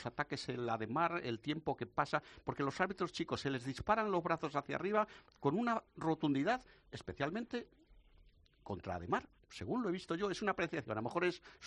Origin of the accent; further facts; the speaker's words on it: León, Castile and León, Spain; Ya sabéis que yo, como leonés que soy